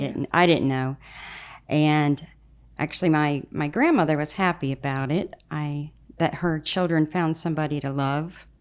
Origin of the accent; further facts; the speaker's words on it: Ohio, United States; I'm from Northeast Ohio. I'm 46 years old.